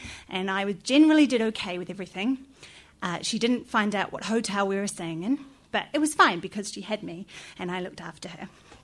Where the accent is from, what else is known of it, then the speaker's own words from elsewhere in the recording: New Zealand; moved away as an adult; So I'm from New Zealand and I've lived here for over 6 years. I go home every 1 to 2 years.